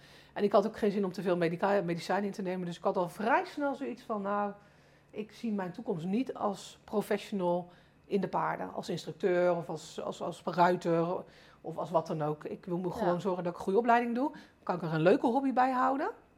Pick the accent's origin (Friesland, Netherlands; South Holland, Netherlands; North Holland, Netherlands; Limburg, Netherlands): South Holland, Netherlands; Mijn vader was tuinder in het Westland. Ik kom uit het Westland.